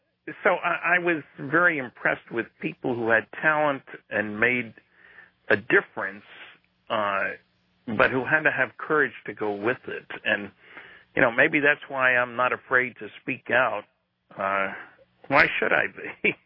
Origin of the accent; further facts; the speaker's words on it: New Jersey, United States; I grew up in New Jersey where, you know, the three New York teams in baseball, and I was a Dodger fan as it happened.